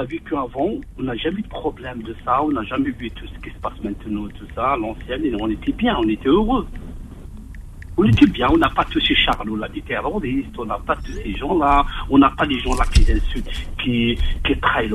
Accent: Bouira Province, Algeria; Moi, je suis entre Tizi Ouzou et Bidjaïa au milieu de Bouira.

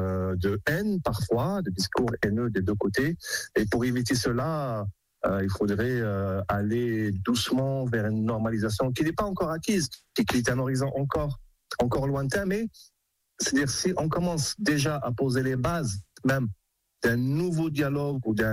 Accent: Algeria; en tant qu'Algérien

